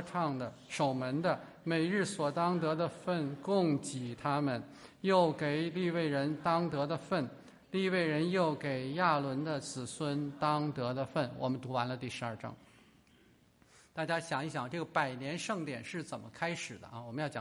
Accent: China; 我们中国人的文化当中讲敬拜

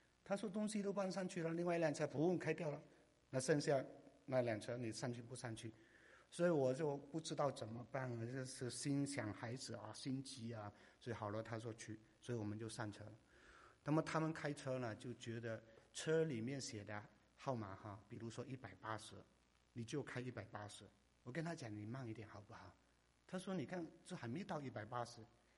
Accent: China; 希望他知道我们中国人都有功夫啊

